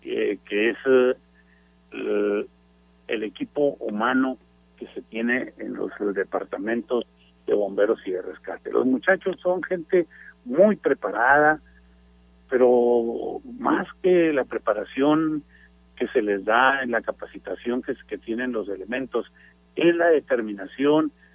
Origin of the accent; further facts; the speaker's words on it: Ciudad Juárez, Chihuahua, Mexico; Yo soy de Juárez, nací en Juárez, mis antepasados queridos, aquí murieron, y aquí seguramente quiero también yo morir